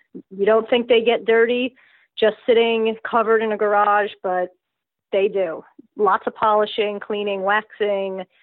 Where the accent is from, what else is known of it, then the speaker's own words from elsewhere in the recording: Monroe, United States; we found one in my hometown of Monroe.